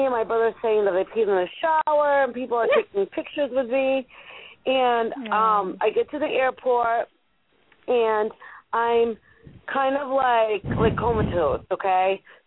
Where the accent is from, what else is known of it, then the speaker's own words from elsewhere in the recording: Rhode Island, United States; I was from Rhode Island, a small state, the smallest state. I had an accent. I talk Portuguese